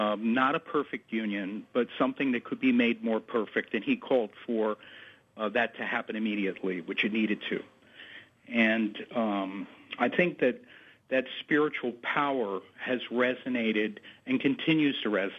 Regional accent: Jersey City, New Jersey, United States; first language German; English is a second language; also born or lived in Germany; My native language is German. I was born on a military base in Germany. My dad was doing service, and my family is from Virginia and North Carolina, and in the summers, I would travel down to the south from Jersey City where I was living.

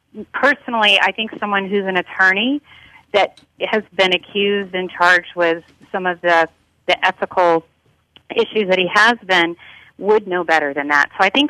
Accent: Tallahassee, Florida, United States; I'm originally from Tallahassee, lived in Central Florida for 20 years.

